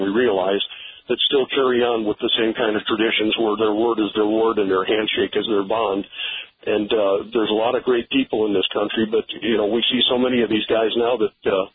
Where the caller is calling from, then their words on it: Creal Springs, Illinois, United States; I'm calling from Creole Springs, just south of Marion.